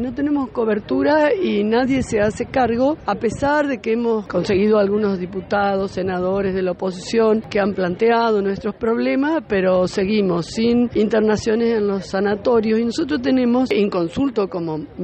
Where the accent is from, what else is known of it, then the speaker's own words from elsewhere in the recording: Paraná, Entre Ríos, Argentina; De Paraná somos, creo que 1.200.